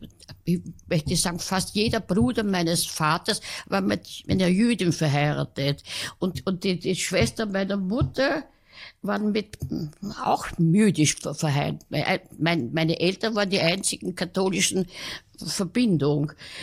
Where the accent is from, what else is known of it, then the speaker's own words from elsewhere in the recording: Vienna, Austria; Aber ich bin in Kaisermühlen aufgewachsen.